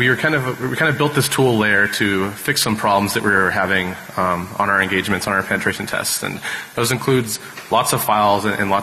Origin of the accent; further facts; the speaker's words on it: Seattle, Washington, United States; I'm from Seattle.